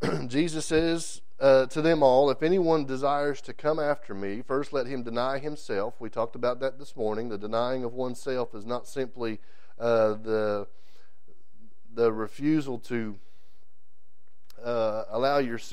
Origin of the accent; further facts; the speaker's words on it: United States; Just because I'm an American and not a Chinese does not mean it doesn't matter.